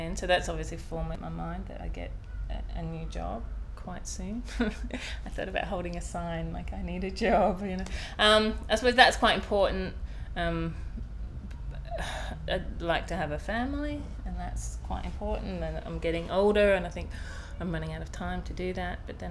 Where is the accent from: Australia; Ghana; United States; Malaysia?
Australia; guess what, I'm Australian